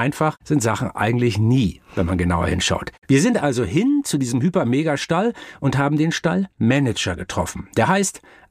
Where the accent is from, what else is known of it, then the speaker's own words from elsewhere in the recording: North Germany, Germany; Als Butsche, so sagt man bei uns in Norddeutschland, als kleiner Junge habe ich gelernt, wie man Euter abwischt